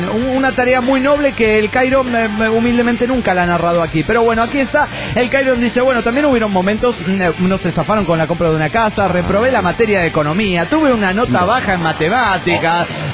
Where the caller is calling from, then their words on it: Guadalajara, Jalisco, Mexico; de Guadalajara, Jalisco, México.